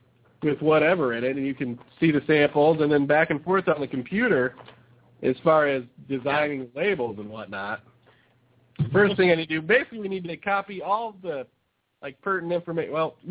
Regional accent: Indiana, United States; Well, actually, I came from Colorado Springs, but I was from Indiana.

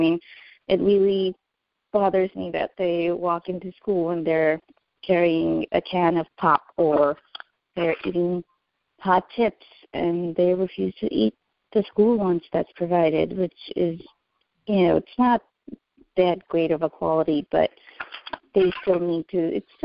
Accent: Pakistan; moved away as an adult; also born or lived in Kuwait; now in United States; I was born in Pakistan. I lived there for about 5 years, and we moved to Kuwait for about 6 years. And then I went back and, you know, back to Pakistan and grew up there until I was 18. And then we moved to the United States.

